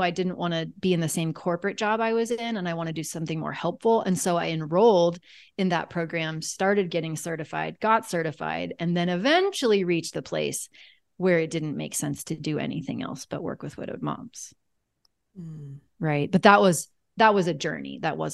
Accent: Kansas, United States; because I'm from Kansas

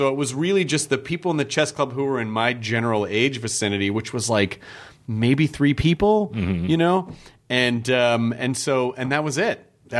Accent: Memphis, Tennessee, United States; I was in, when I grew up in Memphis, I was in a lot of my nerddom really revolves around one teacher that I had who was the math teacher.

